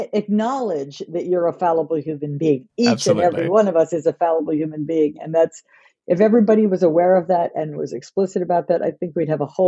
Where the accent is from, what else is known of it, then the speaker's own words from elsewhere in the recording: New York, United States; I came from New York, but I, you know, I came from a world and a workplace where everybody hugged everybody.